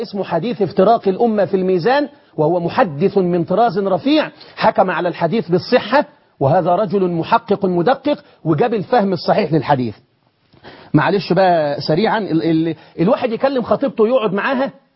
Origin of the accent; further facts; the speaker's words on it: Egypt; زي ما بيقول عندنا في مصر كده.